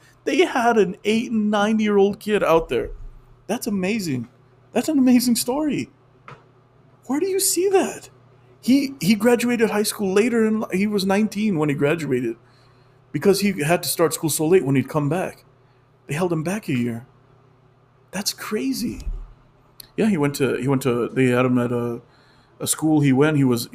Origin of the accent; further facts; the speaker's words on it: New Mexico, United States; growing up rural and Hispanic. I mean, I'm from New Mexico. We didn't come here I've been here. My family's been here since the 1500s.